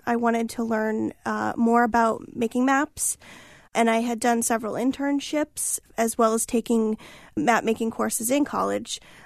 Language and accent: English; Keene, New Hampshire, United States; I'm from Keene, New Hampshire.